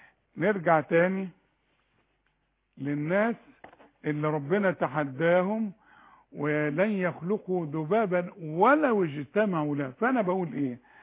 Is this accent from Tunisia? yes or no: no; Sharqia Governorate, Egypt; انا بخاف اقول من الشرقية يقولون انت بعت القطر، وما بريح روحي بقول لهم انا من مصر